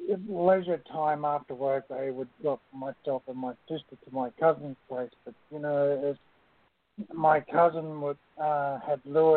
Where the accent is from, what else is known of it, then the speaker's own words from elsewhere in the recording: Australia; now in Ontario, Canada; I'm from Ontario, Canada, but I am an Australian.